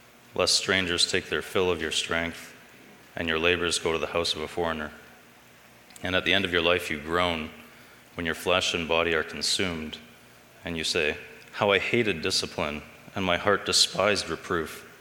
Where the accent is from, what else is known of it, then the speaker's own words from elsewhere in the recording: Thunder Bay, Ontario, Canada; I grew up in Thunder Bay, just nearby on Moody and Ridgeway Street. I went to Westmount over there on Edward and Churchill as a high school.